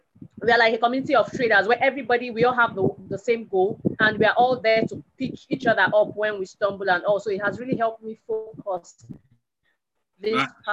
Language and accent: English; Lagos, Nigeria; I'm from Lagos, Nigeria.